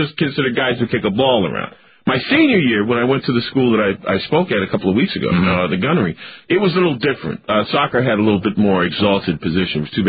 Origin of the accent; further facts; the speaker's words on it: Connecticut, United States; the town I grew up in Connecticut. They did not have a football team.